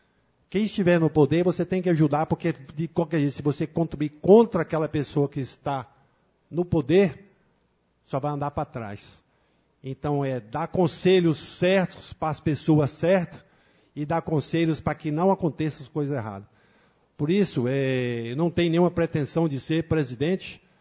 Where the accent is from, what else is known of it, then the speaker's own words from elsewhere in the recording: Formosa, Goiás, Brazil; Nasci aqui em Formosa, sou de filhos fundadores da nossa cidade, Formosa dos Couros, meus avós vieram do Rio de Janeiro e aqui se instalaram, né?